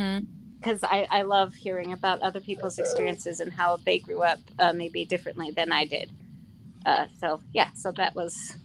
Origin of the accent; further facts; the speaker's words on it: California, United States; Yeah, I grew up in the California part of the Mojave Desert.